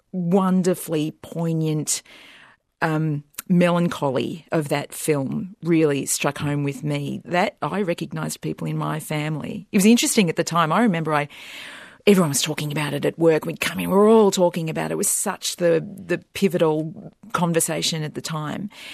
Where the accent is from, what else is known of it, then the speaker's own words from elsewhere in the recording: Copacabana, New South Wales, Australia; Well, in my teenage years, Copacabana in New South Wales.